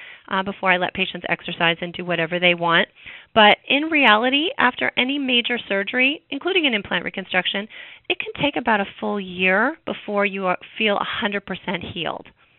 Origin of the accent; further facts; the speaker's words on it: Canada; I grew up in Canada, and one of my Canadian friends sent this to me.